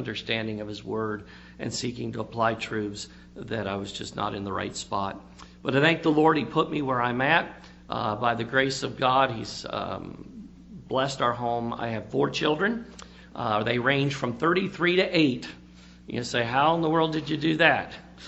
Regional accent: Florida, United States; moved away as an adult; We're moving to Louisiana. We're Florida crackers, born and raised in Florida.

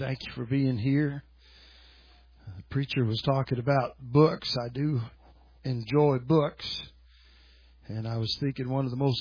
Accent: Michigan, United States; moved away as an adult; now in North Carolina, United States; I was raised in Michigan. They call it help. I went to Tennessee to preach.

